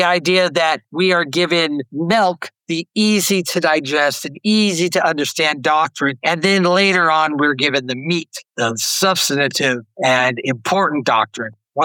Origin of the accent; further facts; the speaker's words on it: Arizona, United States; My home state.